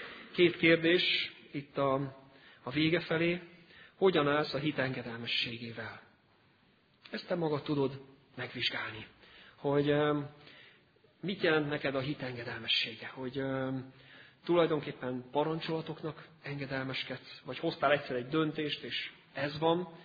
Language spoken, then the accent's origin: Hungarian; Budapest, Hungary; Azon én személyesen ott tudtam lenni, mint budapesti